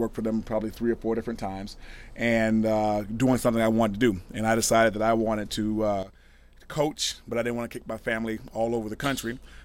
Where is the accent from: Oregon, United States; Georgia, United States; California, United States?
Georgia, United States; Albany; I'm a Southerner, so I'm from Albany, Georgia.